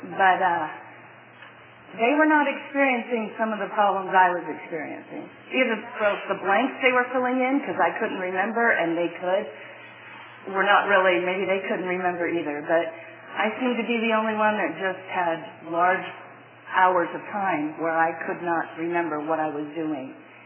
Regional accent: Wisconsin, United States; And so when I was growing up in Wisconsin, and when I first was old enough to make a conscious decision to drink alcohol

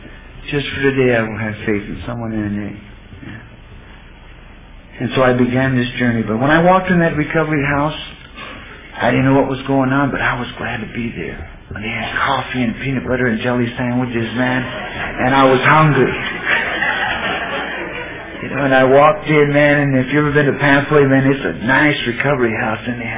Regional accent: Los Angeles, California, United States; I'm from Florence, on the south side of Los Angeles, South Central LA, you know

